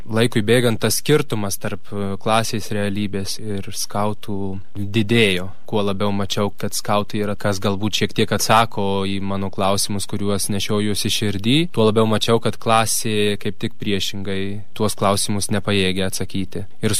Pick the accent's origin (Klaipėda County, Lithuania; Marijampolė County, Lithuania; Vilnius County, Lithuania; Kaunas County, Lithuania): Marijampolė County, Lithuania; Vilkaviškis; man 23 metai, esu iš Vilkaviškio